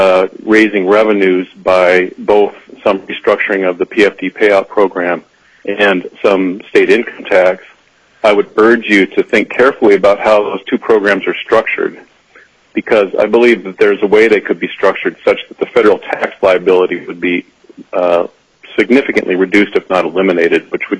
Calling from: Fairbanks, Alaska, United States; I'm calling from Fairbanks.

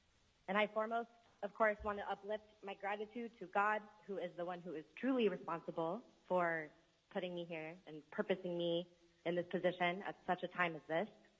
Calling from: Fairbanks, Alaska, United States; I am calling from the Tras Yedda territory of the Lower Tanana people, the land known as Fairbanks.

